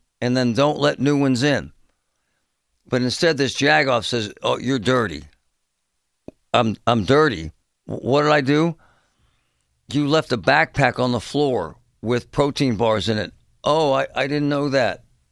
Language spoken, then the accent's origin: English; Pittsburgh, Pennsylvania, United States; I grew up in Pittsburgh, and I know Oakland. I went Central Catholic. I know this stuff.